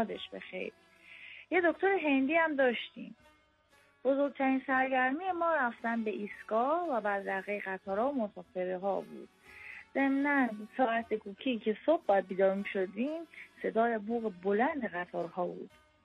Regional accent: Razavi Khorasan, Iran; کودکیم در منازل سازمانی ایستگاه راهن نقاب جای بین شهر نیشابور و سبزوار میزن.

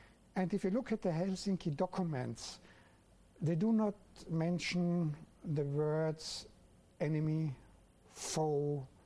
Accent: Vienna, Austria; So one is because I'm coming from Vienna. We had the Vienna Congress of 1815.

